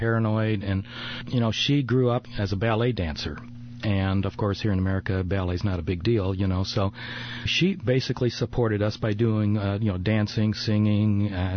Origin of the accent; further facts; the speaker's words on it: Chicago, Illinois, United States; I was a news director. I'm a kid from Chicago, you know